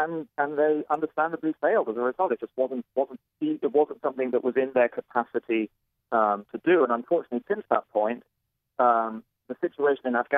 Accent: United Kingdom; I mean, I'm British

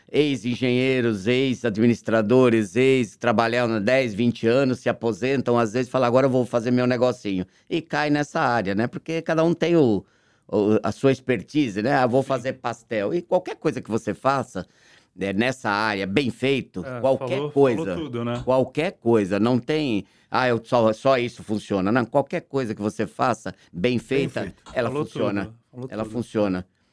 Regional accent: São Paulo, Brazil; born there; also born or lived in Recife; nasci no Hospital das Clínicas, morei em São Paulo, sou engenheiro, trabalhei como engenheiro 10 anos na Philips, morei em Recife.

